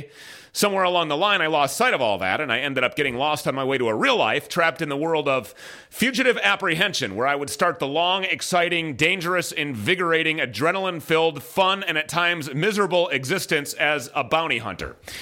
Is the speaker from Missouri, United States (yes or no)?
no; Minnesota, United States; I would eventually move back here to my home state of the People's Republic in Minnesota